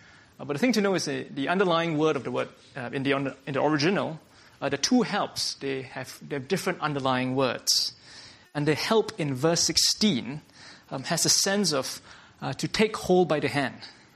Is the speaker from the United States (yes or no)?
no; Singapore; I'm from Singapore, and from where I'm from, one of the most common things is to call each other bro.